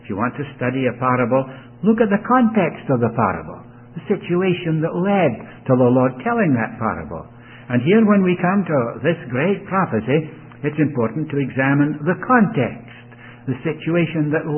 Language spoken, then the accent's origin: English; Scotland, United Kingdom; When I was a boy, I was brought up in Scotland by my two aunts, my grandfather, because my parents were missionaries in India. They left me in Scotland while they returned to India.